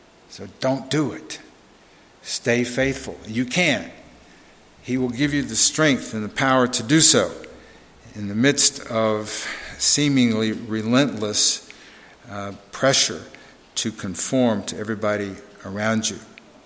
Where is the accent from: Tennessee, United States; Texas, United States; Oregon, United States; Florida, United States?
Texas, United States; Dallas; we thought of 50 years ago when I was growing up in Dallas